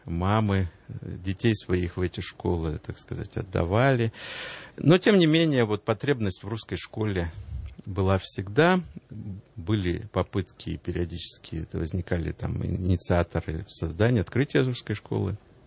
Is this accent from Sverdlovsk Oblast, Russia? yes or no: yes; Alapayevsk, Sverdlovsk Oblast, Russia; born there; Я не из Москвы, я родился в Алапаевске. Такой известный город на Урале с очень тяжелой, может быть, судьбой определенной.